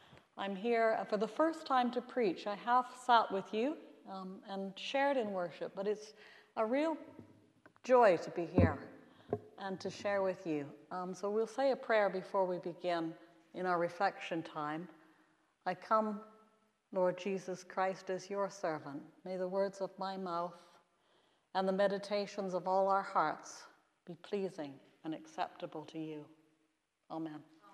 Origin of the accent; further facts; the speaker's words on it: Saskatchewan, Canada; Now, I grew up in Saskatchewan in Canada.